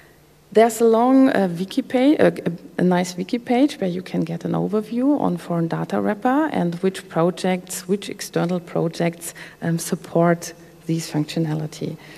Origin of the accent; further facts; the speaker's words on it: Bonn, North Rhine-Westphalia, Germany; I'm not. I'm from Bonn